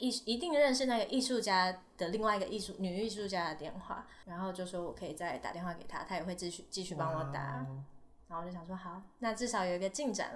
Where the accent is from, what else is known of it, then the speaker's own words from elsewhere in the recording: Taiwan; 然后我就说，哦，我从台湾来，我为什么在这？